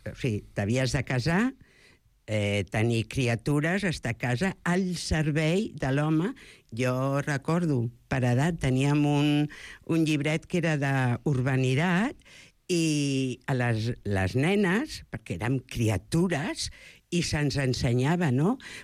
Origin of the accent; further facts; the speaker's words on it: Catalonia, Spain; jo que vinc del Baix Llobregat